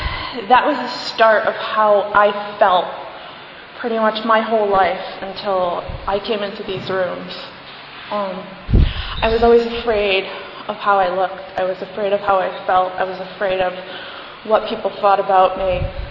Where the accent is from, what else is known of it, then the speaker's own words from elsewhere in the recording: Stratford, Connecticut, United States; born there; I'm 29 years old. I was born in Stratford, Connecticut. I still reside in Stratford, Connecticut.